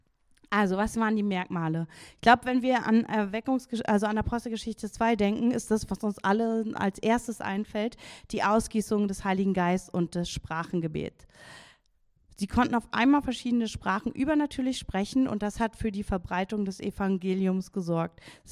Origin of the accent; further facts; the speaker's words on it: Berlin, Germany; ich glaube, das können wir als Berliner auch sehr gut sagen